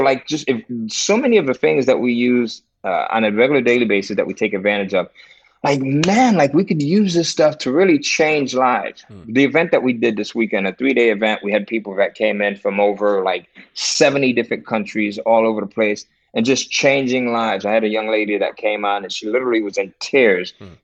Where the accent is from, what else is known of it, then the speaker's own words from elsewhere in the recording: Connecticut, United States; So when you think of Connecticut, right, you think cows and pastures, but actually, man, I grew up in Five and Panic Village in the 80s.